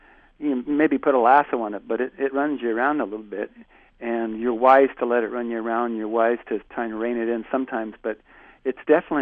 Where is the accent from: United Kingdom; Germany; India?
India; also born or lived in Northwest US; now in United States; You know, I moved from the Northwest and mountainous areas. We had Hindman Peak always on our horizon, and before that I grew up in India, and we always had the Himalayas on our horizon. So moving to Wisconsin